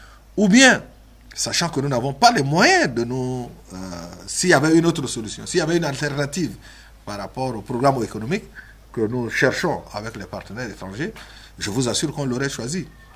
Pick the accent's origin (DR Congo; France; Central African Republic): Central African Republic; en tant que centrafricain